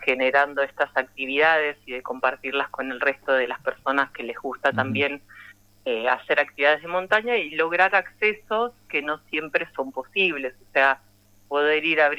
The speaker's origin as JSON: {"language": "Spanish", "town": "Pedro Luro", "region": "Buenos Aires Province", "country": "Argentina", "tie": "born or raised there", "lives_now": "Villa Ventana, Argentina", "said": "soy de un pueblo, soy de Pedro Luro, nacida allá, y hace 15 años que me vine para esta zona para criar a mi hijo por acá, cerca de la naturaleza y de la montaña."}